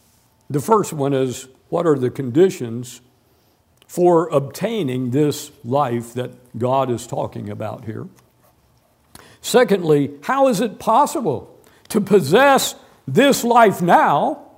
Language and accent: English; Tampa, Florida, United States; Now, I mentioned this morning I grew up in Tampa, Florida.